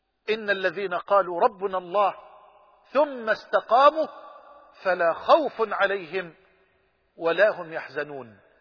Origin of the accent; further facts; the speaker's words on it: Egypt; وأسأل الله أن يجعل بلدنا مصر واحة للأمن والأمان